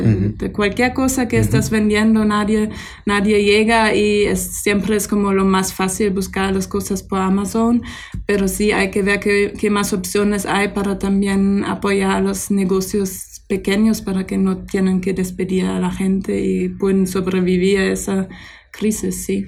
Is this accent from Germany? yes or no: yes; Münster, North Rhine-Westphalia, Germany; Spanish is a second language; en mi ciudad, Münster, donde vengo de Alemania